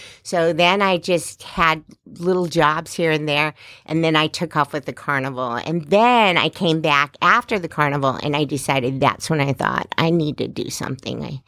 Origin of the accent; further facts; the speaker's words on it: Redlands, California, United States; also born or lived in San Bernardino; So I am a homegrown San Bernardino girl. I grew up in Redlands, but I was born in San Bernardino, lived here all my life.